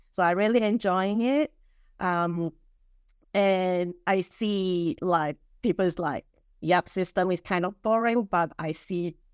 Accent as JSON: {"language": "English", "town": "Melbourne", "region": "Victoria", "country": "Australia", "said": "I'm from Melbourne and online business manager."}